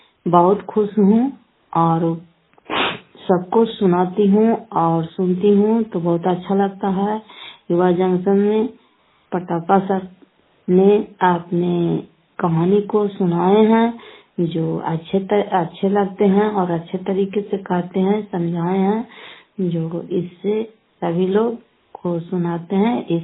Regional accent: Fatehpur, Bihar, India; घर फतेहपुर पंचायत मकरौता जिला नालंदा और करार पसरा ब्लॉक की निवासी हूँ।

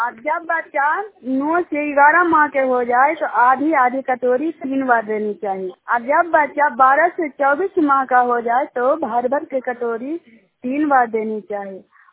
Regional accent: Bihar, India; मैं नालंदा जिला का रहने वाली हूँ और हिलसल प्रखंड का निवासी हूँ।

